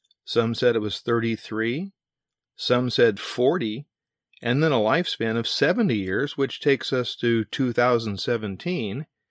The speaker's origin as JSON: {"language": "English", "town": "Orange County", "region": "California", "country": "United States", "said": "Back in the day, I'm from Orange County, California"}